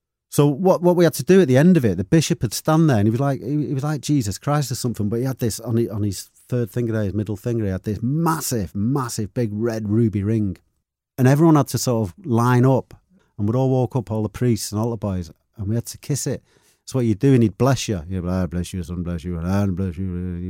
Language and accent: English; Manchester, North West England, United Kingdom; I was born in St. Mary's Hospital, just a mile out of town here. I lived in Longsight. I lived in Longsight till I was about, I think it was about 9 years of age.